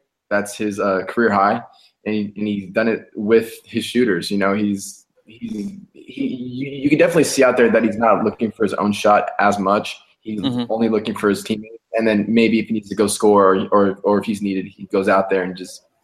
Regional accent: West Coast, United States; I'm from the West Coast, but I've never been a Kobe guy.

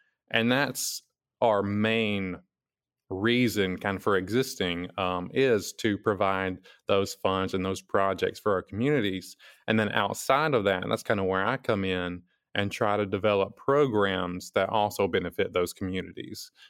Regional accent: New Market, Alabama, United States; I grew up in Madison County in the New Market area.

